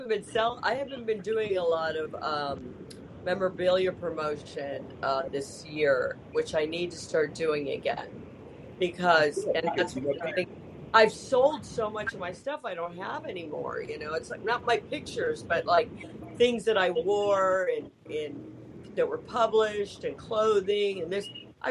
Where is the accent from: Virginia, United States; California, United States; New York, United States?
Virginia, United States; Norfolk; Because I'm from Norfolk is not like part of the Washington, D.C., Virginia. We're the redneck Virginia.